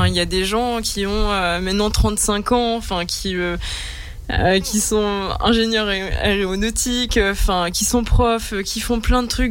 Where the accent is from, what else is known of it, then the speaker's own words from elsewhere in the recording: North, France; now in Grenoble, France; alors je viens du nord de la France de base, et je suis arrivée sur Grenoble.